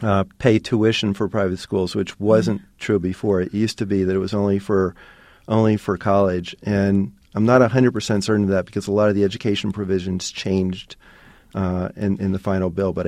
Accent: Philadelphia, Pennsylvania, United States; I said I grew up in Philadelphia. I went to Northeast High School.

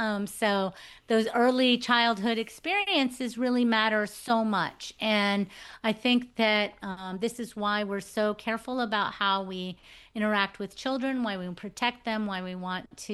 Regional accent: Texas, United States; So, I mean, as I said, I grew up in Texas, and most of the swimming I did was in the neighborhood pool

